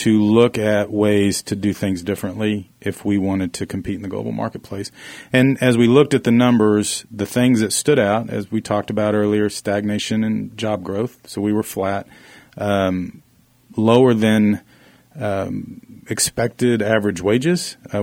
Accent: Oklahoma, United States; my hometown is a little town in southwest Oklahoma that has struggled for a number of years in these same issues

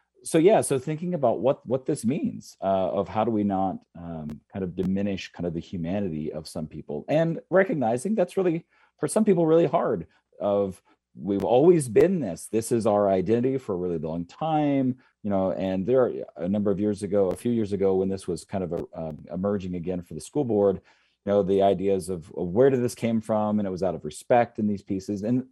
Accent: Ohio, United States; I grew up, just in a personal way, I grew up in Ohio. I liked the Cleveland Indians.

